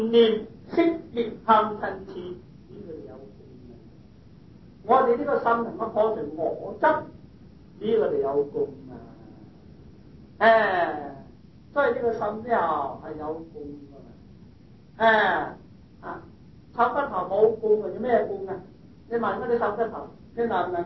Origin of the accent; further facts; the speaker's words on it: China; 我哋中國人問啊自己嘅身體，因為你向外嚟問。